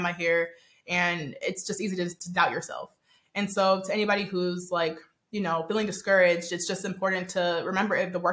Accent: Nigeria; because I'm actually Nigerian

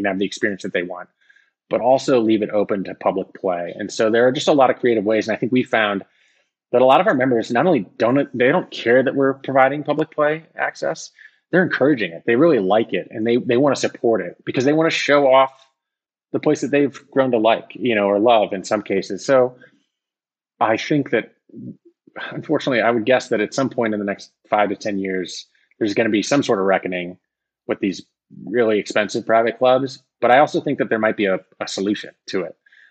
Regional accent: Chicago, Illinois, United States; now in Charleston, United States; I've been in Charleston for 9 years, but I'm from Chicago originally

